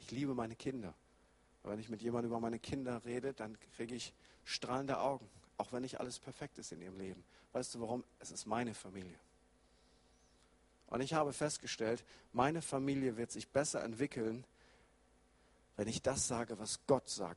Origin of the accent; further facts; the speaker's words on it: Northern Germany, Germany; Aber als Norddeutscher ist ein Jo auch für mich okay.